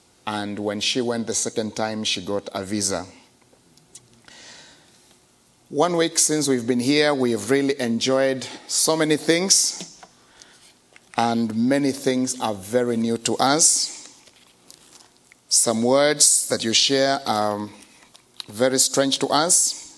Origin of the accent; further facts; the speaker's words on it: Kenya; I come from Kenya, a country that is populated by 34 million people.